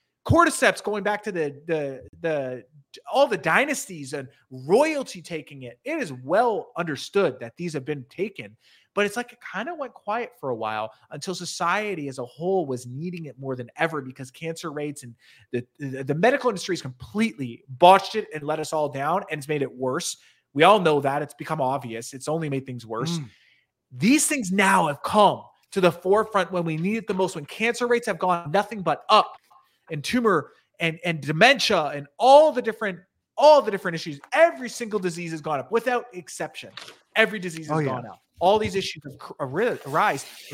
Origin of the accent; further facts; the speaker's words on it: Canada; I'm coming from Canada.